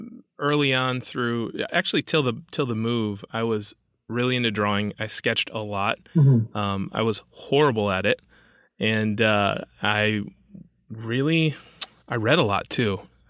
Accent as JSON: {"language": "English", "town": "Kalamazoo", "region": "Michigan", "country": "United States", "tie": "born or raised there", "said": "I grew up in Michigan."}